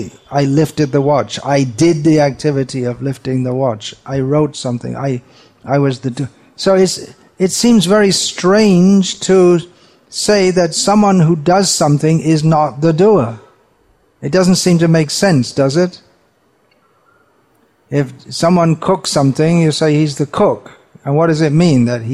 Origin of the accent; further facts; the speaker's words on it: England, United Kingdom; born there; I was born in England, and the only language I knew until about the age of 20 was English